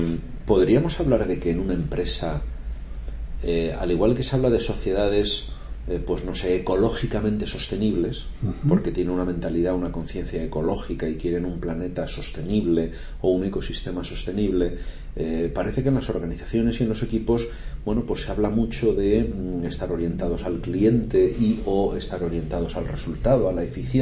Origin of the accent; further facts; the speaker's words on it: Castilla-La Mancha, Spain; Bueno, pues yo soy manchego, yo lo admito mucho